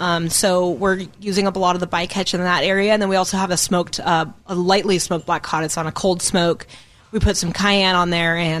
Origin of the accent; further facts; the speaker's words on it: Missoula, Montana, United States; So I grew up in Missoula, Montana. You know, not a lot of food comes from Missoula, Montana. But I grew up in a cooking family.